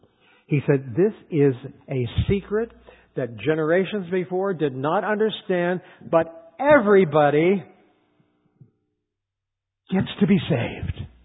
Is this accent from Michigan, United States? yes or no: yes; Battle Creek, Michigan, United States; where are you from? Battle Creek, Michigan.